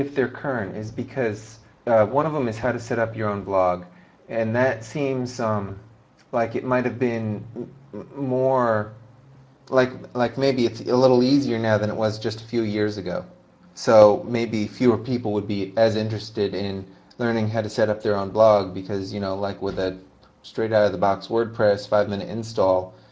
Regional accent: United States; now in Malaysia; I'm American, but I live in Malaysia, and I've lived in a lot of different places.

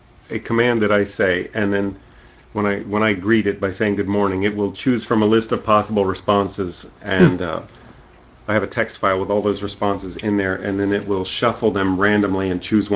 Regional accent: Louisiana, United States; also born or lived in Tennessee / Texas; I am from Louisiana

